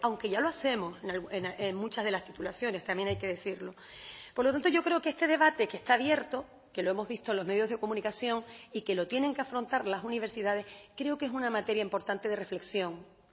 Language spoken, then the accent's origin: Spanish; Fuerteventura, Canary Islands, Spain; yo soy majorera, existe un parque tecnológico en Fuerteventura